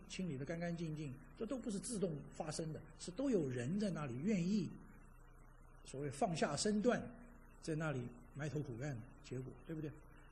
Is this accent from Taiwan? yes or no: no; China; 恭敬人要彼此推让，是我们中国人老是说，哎呀呀呀，我不行我不行不行